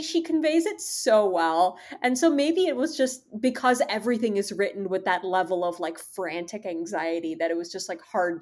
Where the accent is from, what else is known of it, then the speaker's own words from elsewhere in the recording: Chicago, Illinois, United States; Like, as I'm from the Chicago, I looked at my debit card